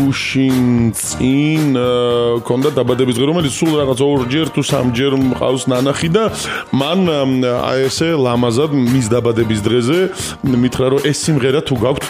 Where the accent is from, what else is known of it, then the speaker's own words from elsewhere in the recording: Guria, Georgia; არა, ელები გურული ვარ მე.